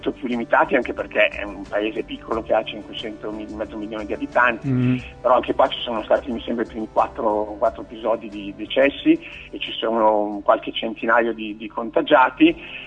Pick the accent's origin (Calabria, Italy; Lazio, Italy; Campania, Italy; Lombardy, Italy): Lombardy, Italy; Milan; io sono di Milano, quindi sono in zona